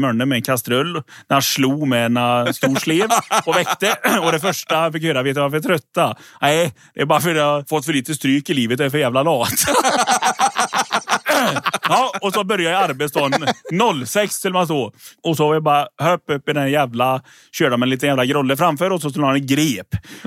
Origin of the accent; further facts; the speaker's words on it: Uvre, Västra Götaland County, Sweden; born there; Jag är född i Uvre, det är mellan Järpås och Härjeva.